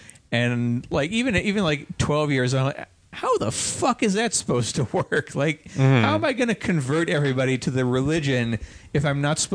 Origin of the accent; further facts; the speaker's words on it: Big Rapids, Michigan, United States; I'm from various places, but I grew up mostly in Big Rapids, Michigan.